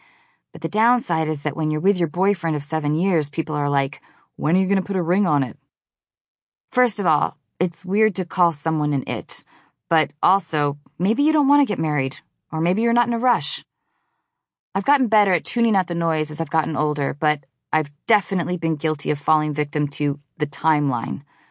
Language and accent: English; Seattle, Washington, United States; But the stoner dudes I grew up with in Seattle